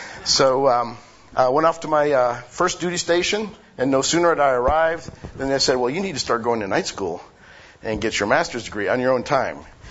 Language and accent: English; Oklahoma, United States; also born or lived in Alaska; He mentioned I was from Oklahoma because he knew you would feel okay about that. He didn't mention to you that I was born in the territory of Alaska, which is the one state that can say it's bigger than Texas.